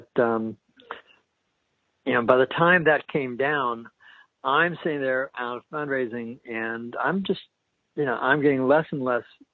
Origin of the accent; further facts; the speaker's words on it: Denver, Colorado, United States; I was raised in Denver as a Reformed Jew